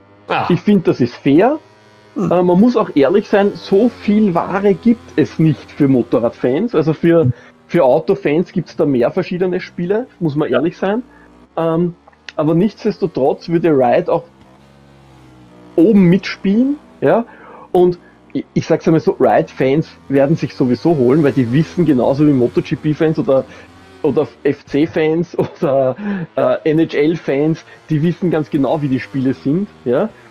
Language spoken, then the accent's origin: German; Austria; Stört mich als Österreicher nicht, ja.